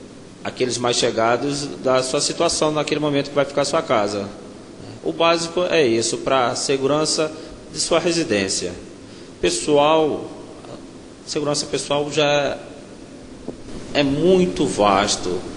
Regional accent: Brasília, Federal District, Brazil; also born or lived in Rio de Janeiro; now in Fortaleza, Brazil; sou carioca, me criei no estado de Brasília, né? No Distrito Federal. Depois cheguei aqui em Fortaleza e fui conhecendo o Ceará e fui ficando. Aqui fiz família.

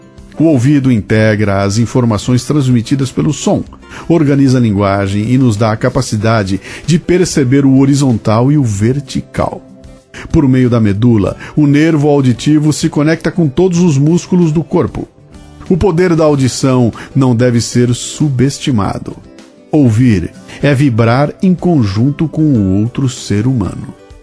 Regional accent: Bauru, São Paulo, Brazil; Comecei a trabalhar aos 15 anos de idade como revisor no jornal Diário de Bauru em minha cidade natal, no interior de São Paulo.

